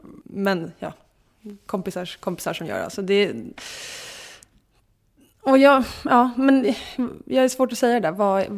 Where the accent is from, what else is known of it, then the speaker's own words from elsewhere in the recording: Segeltorp, Stockholm County, Sweden; idag bor på Östermalm och jag innan det bodde för sig på Kungsholmen ett tag och sen bodde jag på Lidingö innan. Men jag är uppvuxen i Segeltorp som tillhör Huddinge.